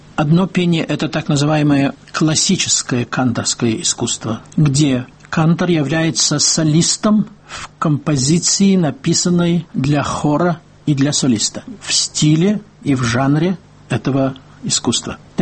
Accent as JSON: {"language": "Russian", "region": "Riga", "country": "Latvia", "tie": "born or raised there", "also_born_or_lived": "Soviet Union", "said": "приезжавшим на гастроли в Ригу, мой родной город."}